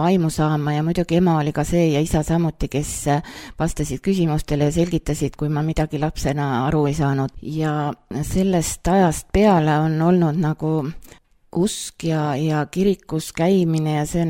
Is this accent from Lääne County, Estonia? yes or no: no; Suure-Jaani, Viljandi County, Estonia; now in Kolga-Jaani, Estonia; sündinud ma ei ole Kolgajaanis, ma olen pärit Suurejaanist ja lapsepõlve olen elanud Suurejaanis, nii et Kolgajaani viis mind elude juba ilisemal aastatel.